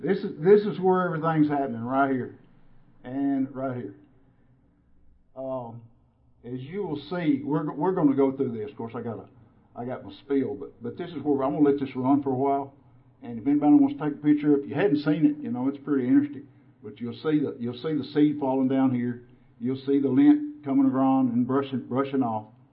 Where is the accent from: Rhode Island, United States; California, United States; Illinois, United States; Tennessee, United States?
Tennessee, United States; I'm from Tennessee. Maybe we just can't grow big seed in Tennessee.